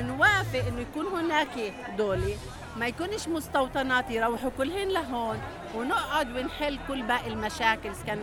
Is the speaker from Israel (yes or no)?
yes; Shefa-'Amr, Northern District, Israel; It's a city, a Palestinian city in Israel. We are neighbors to Haifa, to Nazareth, to Akko.